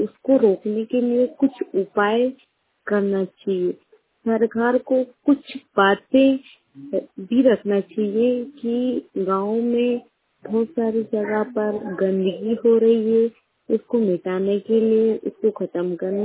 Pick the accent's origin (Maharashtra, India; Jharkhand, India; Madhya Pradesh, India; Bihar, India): Madhya Pradesh, India; Patia; मैं ग्राम पाटिया से हूँ, तहसील सारामपुर, जिला राजगढ़, पोस्ट पानीला।